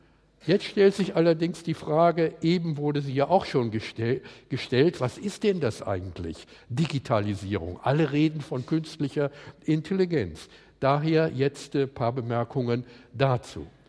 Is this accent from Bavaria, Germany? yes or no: yes; Munich, Bavaria, Germany; ich komme ja aus München, Autostadt